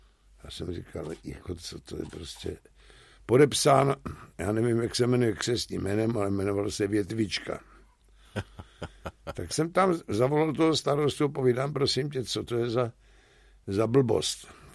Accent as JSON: {"language": "Czech", "town": "Buštěhrad", "region": "Central Bohemian Region", "country": "Czechia", "tie": "born there", "said": "u tety v Buštěhradě. No a na maminku to přišlo, tak jsem se narodil v Buštěhradě."}